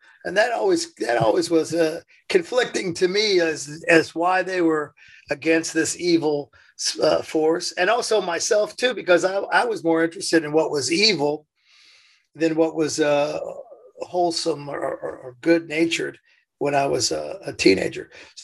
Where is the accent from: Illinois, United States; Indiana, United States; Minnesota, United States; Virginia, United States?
Indiana, United States; Yeah, I was born in Indiana.